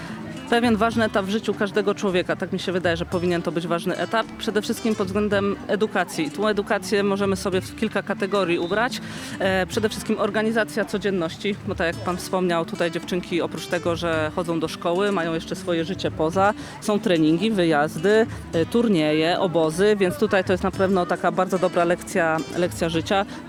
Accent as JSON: {"language": "Polish", "town": "Lesko", "region": "Subcarpathian Voivodeship", "country": "Poland", "said": "Tak, pochodzę z Leska i tutaj zawsze miło jest wrócić"}